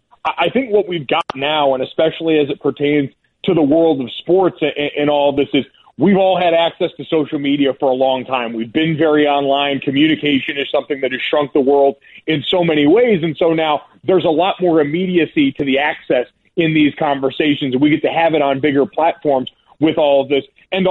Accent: Avon, Connecticut, United States; Like, I came from an area growing up in Avon, Connecticut that's super homogenous, right? Like, everybody looked like me. Everyone came from pretty much the same background.

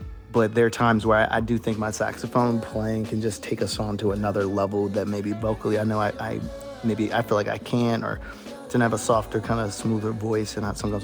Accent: Washington, District of Columbia, United States; I think also just growing up in Washington, D.C., these are conversations and things that we grew up kind of discussing deeply, right?

